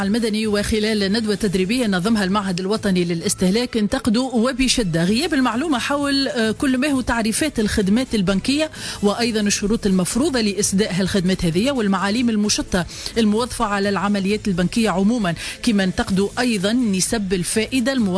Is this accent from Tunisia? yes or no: yes; Tunisia; accent: Tunisian; رقائق البطاطا شيبس بلهجتنا التونسية